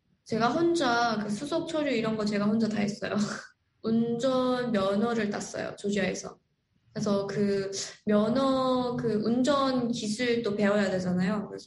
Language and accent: Korean; North Korea; now in South Korea; 그때 당시 제가 고등학교 북한에서 온 지도 얼마 안 됐고